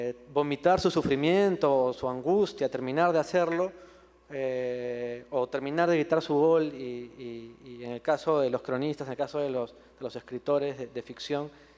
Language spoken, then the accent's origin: Spanish; Peru; Y como peruano, pues, me siento como un equipo de barrio